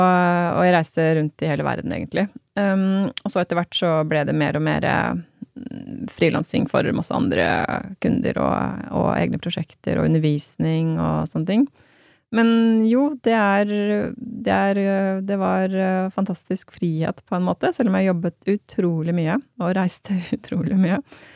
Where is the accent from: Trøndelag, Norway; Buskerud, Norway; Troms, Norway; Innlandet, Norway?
Innlandet, Norway; Hamar; also born or lived in Berlin; Jeg kom jo fra Hamar, så det var jo der bor familien min.